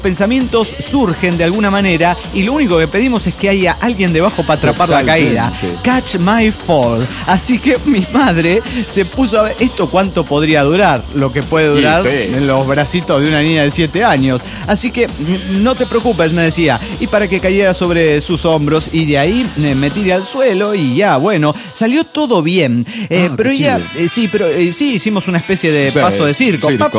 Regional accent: Chiapa de Corzo, Chiapas, Mexico; Que de aquí soy, de Chiapa de Corzo, lugar que tiene todo lo que Tuxtla Gutiérrez, Chiapas, la capital del estado, presume como suyo.

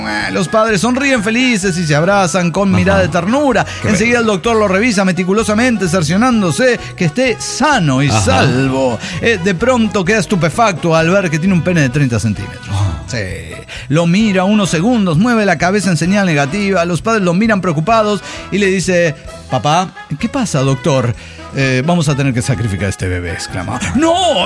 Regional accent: Santander, Cantabria, Spain; de Santander, España.

